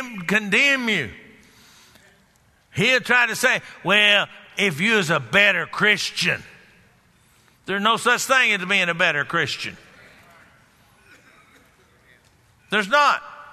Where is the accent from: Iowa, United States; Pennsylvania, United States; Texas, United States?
Texas, United States; I come from Texas. We say I ain't in Texas.